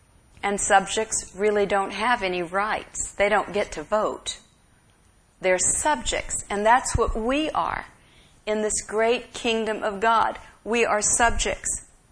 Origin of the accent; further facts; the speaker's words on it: United States; I love my country, and I am very thankful that I am an American.